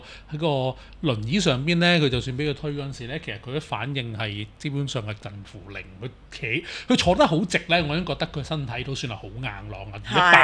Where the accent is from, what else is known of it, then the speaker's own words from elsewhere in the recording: China; 但係可能我係中國人思想啦